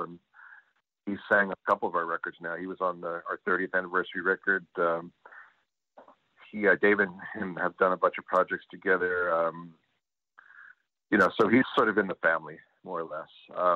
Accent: Philadelphia, Pennsylvania, United States; we're all of us, even, you know, me growing up in Philadelphia, we were all children of FM radio, you know, of the 60s.

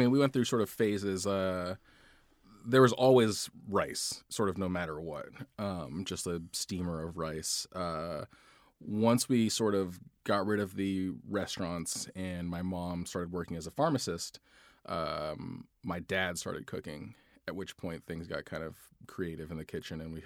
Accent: Long Beach, California, United States; born there; The bridge was that for some reason they were all in Long Beach, where I was born in Long Beach. We lived in Westminster right before it became like a really Vietnamese populated enclave.

